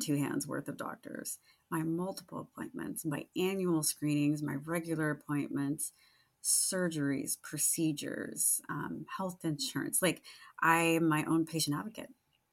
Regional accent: Sacramento, California, United States; And then Greta Gerwig is from Sacramento and that's my hometown.

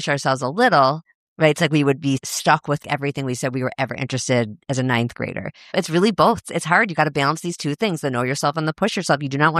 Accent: Chicago, Illinois, United States; I grew up in Chicago.

